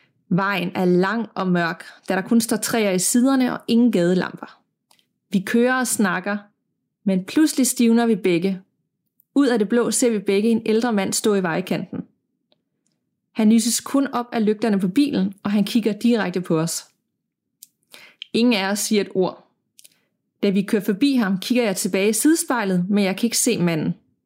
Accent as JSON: {"language": "Danish", "town": "Middelfart", "region": "Region of Southern Denmark", "country": "Denmark", "said": "Jeg kommer fra Middelfart på Fyn, som er byen, inden man krydser over til Jylland."}